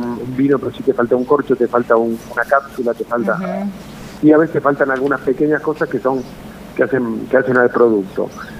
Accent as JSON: {"language": "Spanish", "country": "Argentina", "said": "nosotros tenemos una percepción como buenos argentinos"}